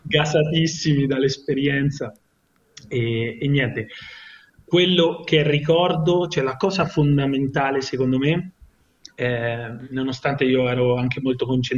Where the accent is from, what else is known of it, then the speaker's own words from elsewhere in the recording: Assisi, Umbria, Italy; Sono, sono umbro, sono nato ad Assisi.